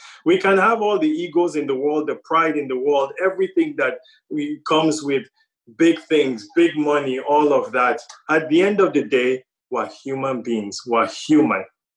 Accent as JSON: {"language": "English", "region": "Northern Nigeria", "country": "Nigeria", "tie": "born or raised there", "said": "I grew up in Northern Nigeria. I didn't grow up in America. I didn't grow up in Canada. I grew up in Northern Nigeria."}